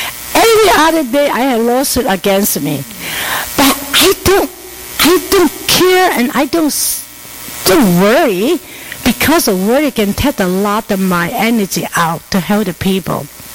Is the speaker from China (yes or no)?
yes; Xinjiang, China; I come from Uyghur, and I've been serving the homeless for the last 36 years now.